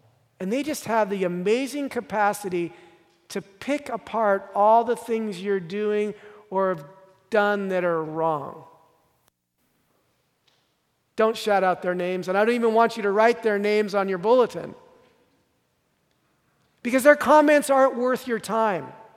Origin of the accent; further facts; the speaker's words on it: San Francisco, California, United States; also born or lived in Boston; I grew up in San Francisco. Our best friends were all Jewish. And when I moved to Boston, I met a very close friend.